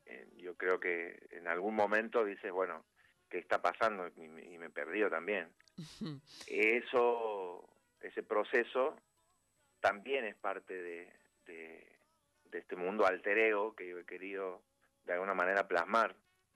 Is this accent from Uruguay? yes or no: no; Santiago del Estero, Argentina; Yo soy de Santiago del Estero.